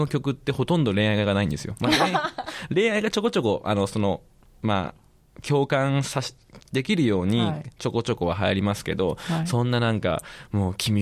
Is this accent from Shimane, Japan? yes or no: no; Kagoshima, Japan; テーマは自分の鹿児島県の故郷のことを思って18歳の時の気持ちとかを歌詞に書いた曲なんですけど